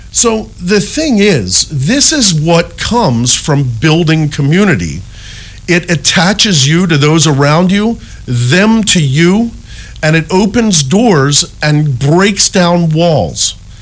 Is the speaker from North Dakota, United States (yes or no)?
no; Cherry Hill, New Jersey, United States; someone in high school who lived in a very high dollar neighborhood across the street from the one I grew up in Cherry Hill